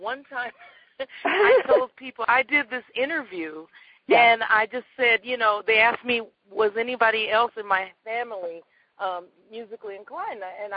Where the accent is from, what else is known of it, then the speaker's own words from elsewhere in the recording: Denver, Colorado, United States; So I was surrounded by the music. And then at that time, growing up in the Denver Public Schools, they had pretty good jazz programs